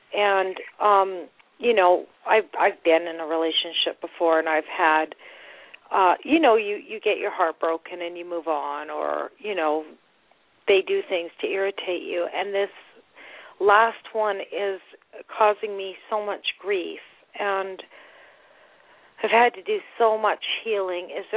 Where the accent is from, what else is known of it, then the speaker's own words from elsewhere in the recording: Indiana, United States; I'm from Indiana.